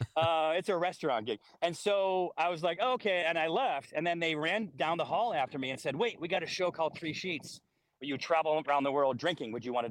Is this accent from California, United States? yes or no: no; Syracuse, New York, United States; I guess it's way cooler than here than growing up in Syracuse.